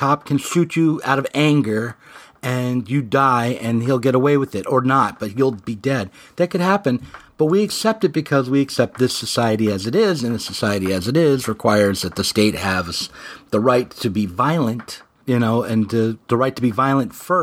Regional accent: the South, United States; So we don't have to think that way. I come from the South.

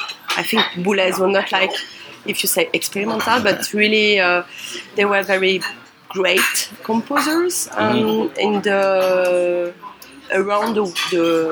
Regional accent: Paris, Île-de-France, France; English is a second language; I was raised and I was born and raised in Paris.

